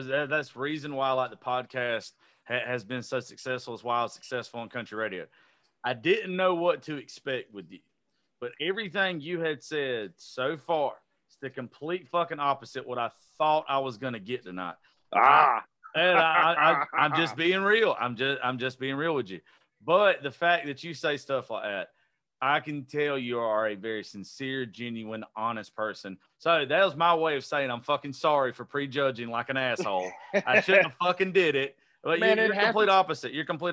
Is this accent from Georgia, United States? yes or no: yes; Georgia, United States; no DUIs, no goddamn. I'm from Georgia, bro.